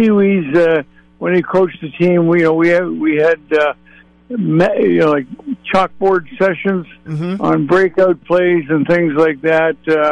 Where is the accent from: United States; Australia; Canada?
Canada; Toronto, Ontario; Scarborough is a borough of Toronto, so I grew up in Toronto, basically.